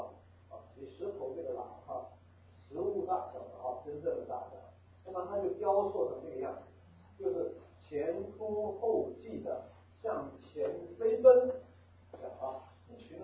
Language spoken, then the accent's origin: Chinese; Macau; born there; 我在一个最小的地方出生的，据说小到地图书也都找不到。啊，讲出来我不知道有没有听过。啊，现在是属于中国了，据说叫做澳门。